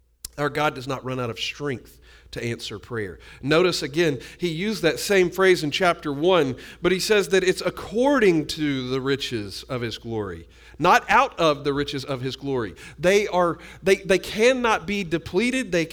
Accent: United States; I'm American, man. I've been places. I've done things.

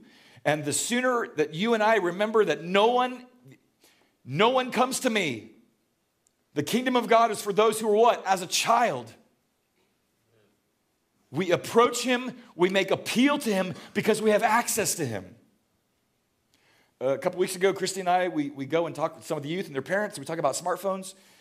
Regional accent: Houston, Texas, United States; If you go to my hometown of Houston, Texas, and you go to the University of St. Thomas, you'll see this is the chapel.

